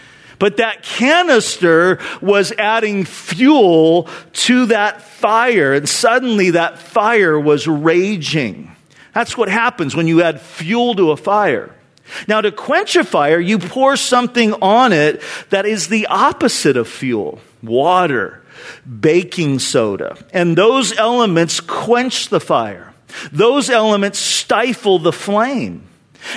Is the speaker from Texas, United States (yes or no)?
no; California, United States; Now, you got to understand, I was a city boy. I grew up in Orange County. I was a beach bum.